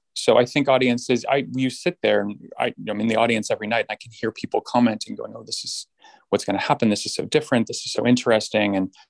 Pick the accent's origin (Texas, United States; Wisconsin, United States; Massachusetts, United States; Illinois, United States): Massachusetts, United States; I grew up outside of Boston and I went to USC